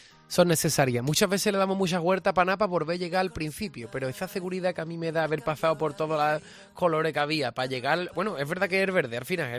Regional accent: Cádiz, Andalusia, Spain; ser el pregonero del carnaval de Cádiz, pregonar el carnaval de mi tierra, es demasiado

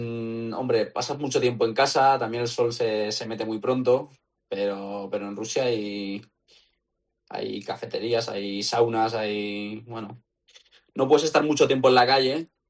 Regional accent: Toledo, Castilla-La Mancha, Spain; pude estar casi toda la Navidad en Toledo, que yo soy toledano.

